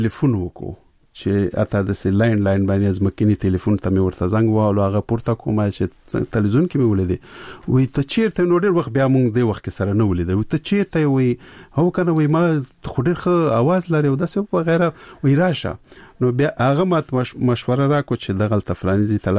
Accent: Peshawar, Khyber Pakhtunkhwa, Pakistan; زه ورکوټه په پېښور کې لوی شوی یم.

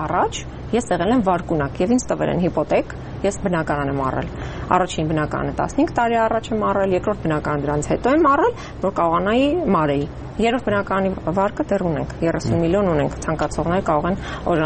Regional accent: Vardenis, Gegharkunik, Armenia; ես երբ որ եկել եմ այստեղ ուսանող, ես տուն չեմ ունացել, ես վարձով եմ ապրել, եւ Վարդենիսից եկել եմ

